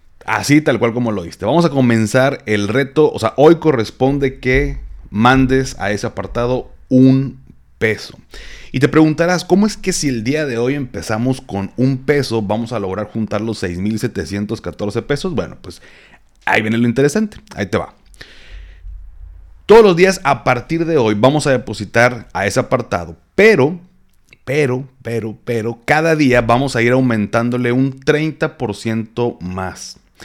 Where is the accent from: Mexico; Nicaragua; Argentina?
Mexico; uno como mexicano